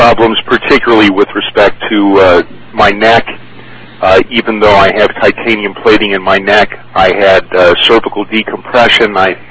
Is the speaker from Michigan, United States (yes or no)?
no; Woodland Hills, California, United States; Well, I'm from Woodland Hills, mm-hmm, California.